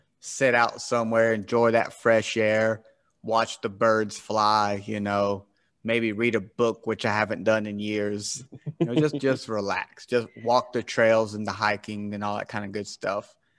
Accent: the South, United States; because I'm from the South, right? I live in South Carolina.

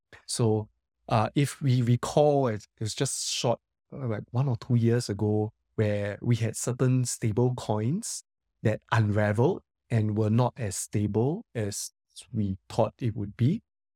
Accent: Singapore; Well, I might be biased, right? Because I'm Singaporean.

